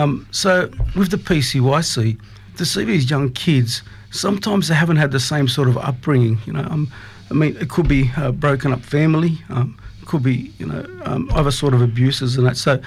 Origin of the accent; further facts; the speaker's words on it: Castle Hill, New South Wales, Australia; I've grown up in the area. I grew up in Castle Hill. Actually went to Excelsior Primary School in Arthur Phillip High. And it was tough growing up because parents were immigrants